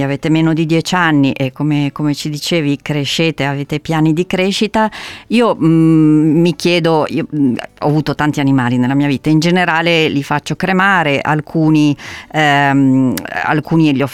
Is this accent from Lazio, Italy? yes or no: no; Milan, Lombardy, Italy; anch'io che sono di Milano non lo sapevo di avere nella mia città questo luogo.